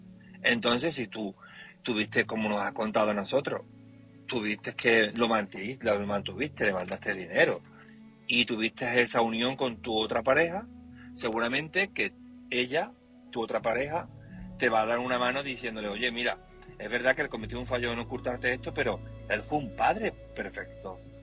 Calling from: Seville, Andalusia, Spain; de Sevilla.

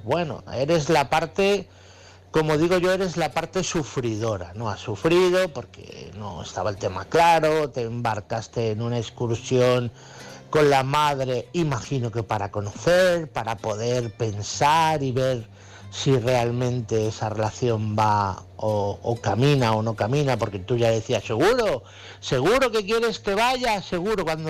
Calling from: Toledo, Castilla-La Mancha, Spain; Un abrazo a todos los participantes, como cada noche en estas noches frías, frías de nuestro país.

